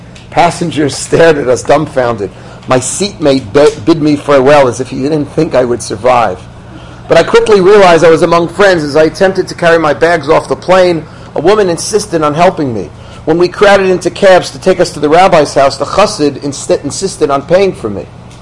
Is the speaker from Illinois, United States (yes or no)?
yes; Aurora, Illinois, United States; The chassid used to work in my hometown of Aurora, Illinois.